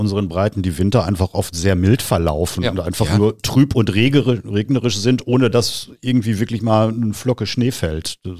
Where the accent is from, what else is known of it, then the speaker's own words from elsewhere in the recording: North Rhine-Westphalia, Germany; Ich komme nicht aus Herten, sondern aus einer anderen Stadt im Kreis